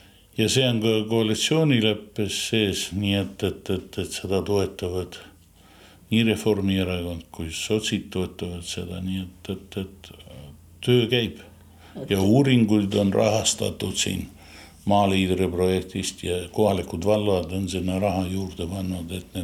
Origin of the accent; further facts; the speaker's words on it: Saare County, Estonia; also born or lived in Russia; Ma olen sündinud kaugel Venemaal ja tulime emaga tagasi Venemalt, kui ma olin 3-aastane. Aga ema on põlissõruline ja ma olen ennast ka tunnud ikka sõrulusena.